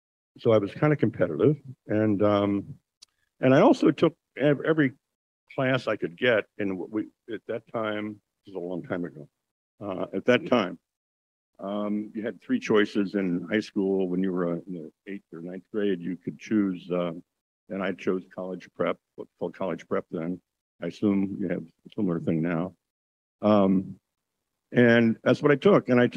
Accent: Kentucky, United States; So as I progressed, then I'm from Kentucky originally. And went to school there. And Kentucky at that time was always known for basketball.

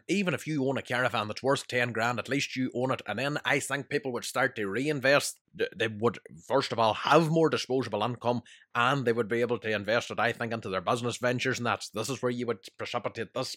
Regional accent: Ireland; But if that type of reality is not really there for us ourselves as Irish people, it's just not really.

